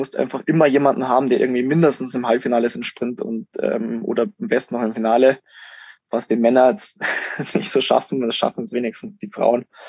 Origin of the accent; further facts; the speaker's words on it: Germany; now in Lenzerheide, Switzerland; Wir hatten als Deutsche schon sehr gute Rennen.